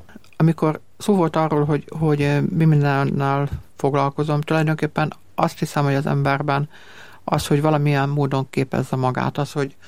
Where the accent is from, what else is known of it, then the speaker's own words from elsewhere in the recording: Great Hungarian Plain, Hungary; Én alföldi vagyok, azt hiszem, hogy nálunk zárkózottabb emberek kevésé vannak.